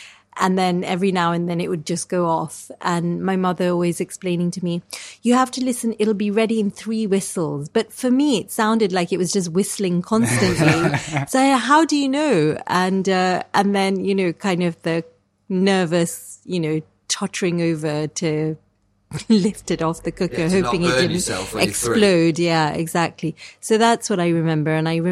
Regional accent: Kenya; But I grew up in Kenya in this kind of really wild terrain, red, volcanic, alluvial soil, very open spaces, chickens in the backyard, a completely chaotic, mad family.

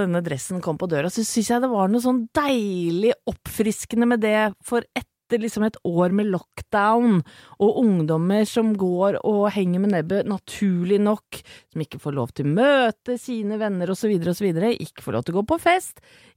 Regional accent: Vestfold, Norway; du må huske at jeg kom fra Vestfold, som by på by på by. Det ikke Oslo, men det ganske urbant allikevel, det mye folk, og det jeg glad i.

